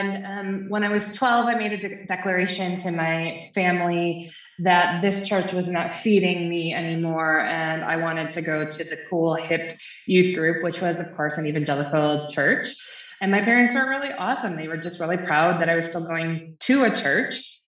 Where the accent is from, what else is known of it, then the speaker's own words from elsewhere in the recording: Michigan, United States; also born or lived in New York City; I came from Michigan. I'm a Midwest girl at heart, ran away to the city, found myself, loved New York City dearly. And now in my life, find myself really appreciating the agrarian nature of Central PA